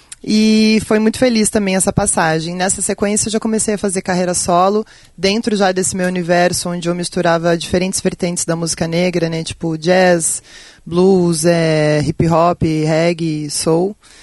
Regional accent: São José dos Campos, São Paulo, Brazil; da minha cidade, eu sou de São José dos Campos.

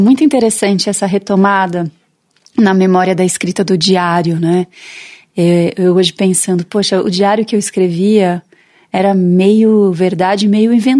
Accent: Bragança Paulista, São Paulo, Brazil; Eu morava em Bragança, né? Eu sou de Bragança Paulista.

